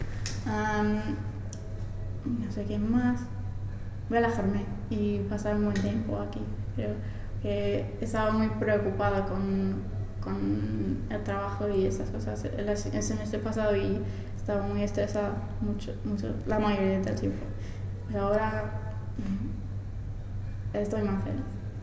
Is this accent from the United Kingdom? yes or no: yes; England, United Kingdom; Spanish is a second language; También mis amigas de mi pueblo en Inglaterra quieren venir, claro, porque tienen alojamiento gratis